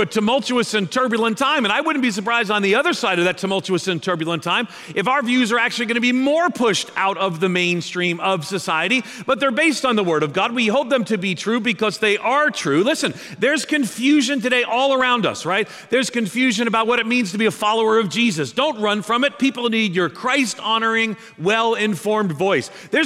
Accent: New York, United States; When I was a kid, I grew up outside of New York City. My family were Irish Catholic civil servants or union laborers, but I'm a New Yorker.

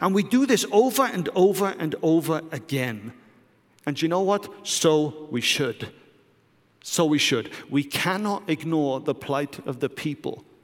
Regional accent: United Kingdom; Vipke is German and I'm British and our family live in two different places

